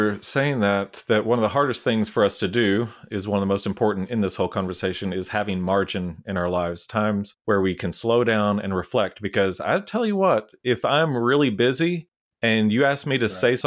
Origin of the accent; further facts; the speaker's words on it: Abilene, Texas, United States; It's like me growing up in Abilene.